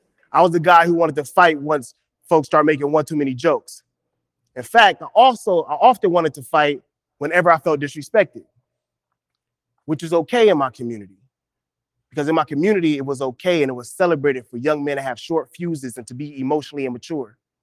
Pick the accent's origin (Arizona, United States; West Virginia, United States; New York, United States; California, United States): California, United States; Inglewood; See, I grew up right here in Inglewood.